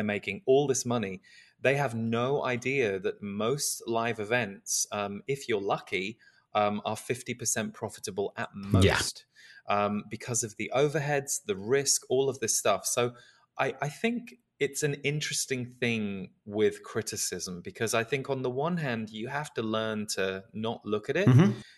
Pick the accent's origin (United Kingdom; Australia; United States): United Kingdom; England; moved away as an adult; Well, I'm a Brit, so, you know, I lived in England till I was about 35.